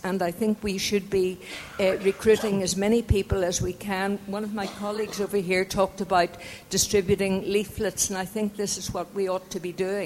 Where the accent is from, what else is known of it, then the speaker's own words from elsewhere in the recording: Northern Ireland, United Kingdom; from Northern Ireland.